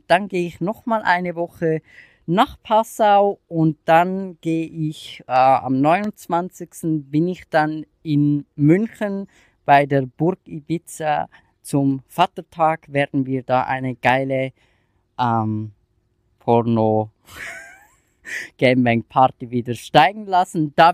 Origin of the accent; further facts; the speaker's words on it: Switzerland; now in Germany; dass ich aus der Schweiz nach Deutschland gezogen bin.